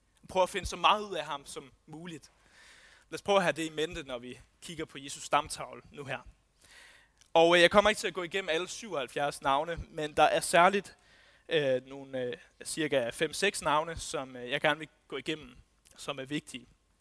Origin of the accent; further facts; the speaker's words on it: Odense, Region of Southern Denmark, Denmark; det vidste jeg ikke, og jeg kommer fra Odense